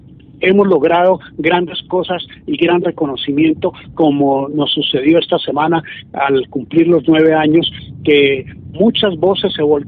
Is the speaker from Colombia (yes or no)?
yes; Cundinamarca, Colombia; nosotros como colombianos, como cundinamarqueses, tenemos el derecho a estar debidamente informados